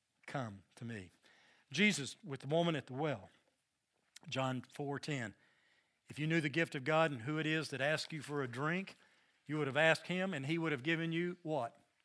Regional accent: the South, United States; accent: Southern; They'd pick up on my southern accent in a moment.

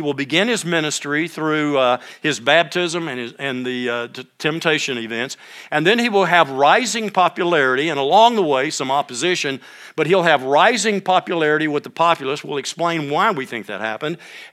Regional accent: Longview, Texas, United States; I grew up in East Texas, so you could, starting up there, Palestine, working, or Paris, and working your way down where I lived in Longview

